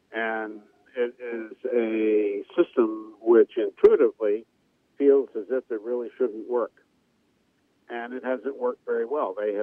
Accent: Virginia, United States; now in Vashon, United States; And I come originally from the Commonwealth of Virginia, and I don't want to go back there to live.

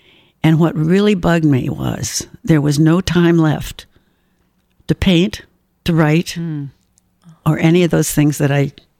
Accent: New England, United States; I grew up in New England.

